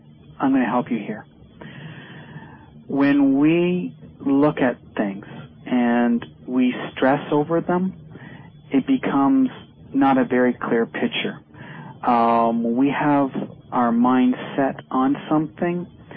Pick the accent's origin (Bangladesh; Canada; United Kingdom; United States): Canada; Sarnia, Ontario; We have a caller from Sarnia, my hometown.